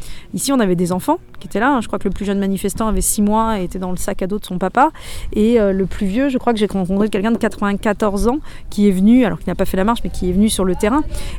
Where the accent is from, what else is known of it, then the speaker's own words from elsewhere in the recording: Mauzé-sur-le-Mignon, Nouvelle-Aquitaine, France; moi je suis née ici, j'ai grandi à Mauzé-sur-le-Mignon, j'ai joué dans le Marais, Poitevin toute ma vie. Et à la différence de beaucoup de gens, je suis aussi allée vivre 15 ans à l'étranger et là je suis revenue.